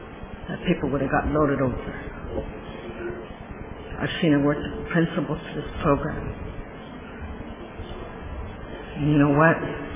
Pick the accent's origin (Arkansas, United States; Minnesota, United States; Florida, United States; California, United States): California, United States; Fresno; By the way, I'm from Fresno.